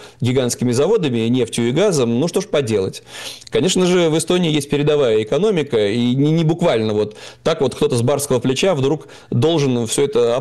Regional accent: Saint Petersburg, Russia; мы, петербуржцы, приезжаем туда, покупаем у них что-то в магазинах

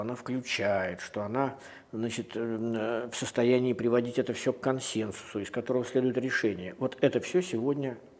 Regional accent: Russia; и, кстати, Россию, откуда я родом, и Беларусь

